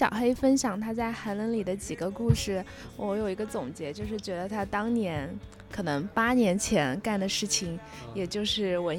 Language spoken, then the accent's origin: Chinese; Zhejiang, China; 记得小时候我是浙江人啊，然后其实小时候下雪还比较频繁，在印象里冬天每年都会有几场大雪